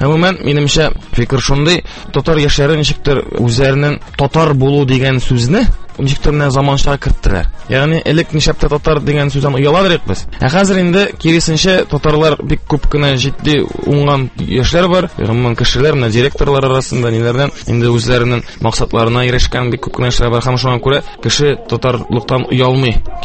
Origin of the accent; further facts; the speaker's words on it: Kazan, Tatarstan, Russia; born there; Үзем мин Казанда тудым. Әти шулай ук Казан егете, ул да булса менә элек Яңа Бистә дигән бистә бар ие. Шунда туып үскән, аның әти-әнисе Арча ягыннан килгәннәр. Әни минем тумышы белән Финляндиядә туган.